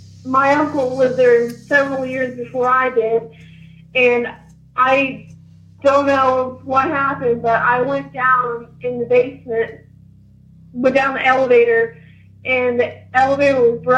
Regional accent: Kansas, United States; now in Illinois, United States; I'm calling from Illinois, but I was originally from Kansas.

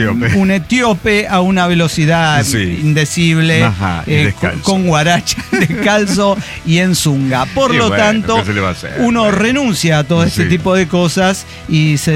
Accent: Toluca, State of Mexico, Mexico; Yo soy el locochón de Toluca.

